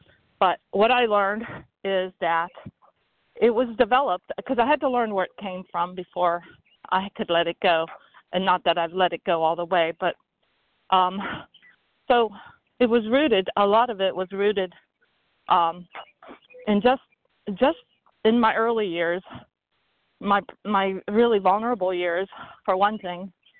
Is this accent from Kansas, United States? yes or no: no; Pennsylvania, United States; from Pennsylvania, compulsive overeater.